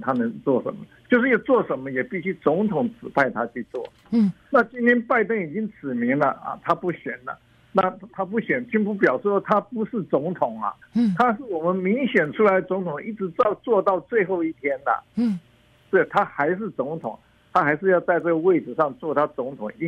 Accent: California, United States; 只是我们加州人 觉得有这个荣耀

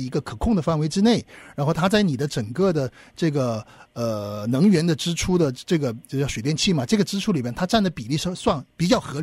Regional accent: China; 就是我们中国人说的一度电

